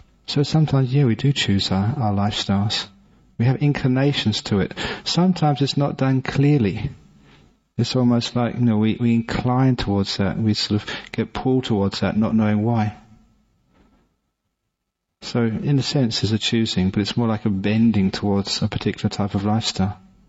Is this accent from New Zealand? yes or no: no; London, United Kingdom; born there; I was born in London. I didn't even know how to spell the word when I was at school.